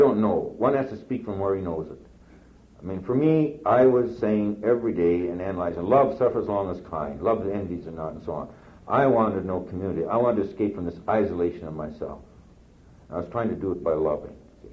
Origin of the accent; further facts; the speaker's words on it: Minneapolis, Minnesota, United States; And I was from the Norwegian ghetto in Minneapolis with nothing, you know.